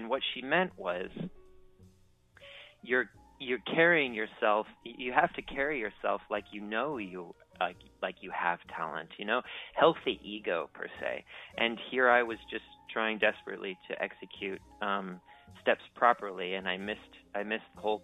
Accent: Phoenix, Arizona, United States; also born or lived in Rapid City, South Dakota; I was born in South Dakota in Rapid City, and then moved to Phoenix, Arizona, where I started really training hard and spent most of my childhood, my adolescence.

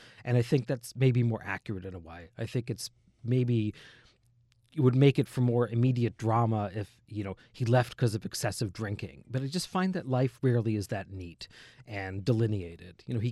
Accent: New Jersey, United States; Obviously, growing up in South Jersey, being Francis's age

